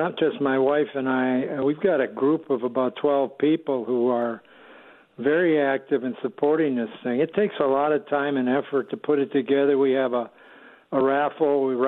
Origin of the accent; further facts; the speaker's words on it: Wisconsin, United States; moved away; I had a client at the time that found out I was from Wisconsin and asked me if I'd been to the picnic.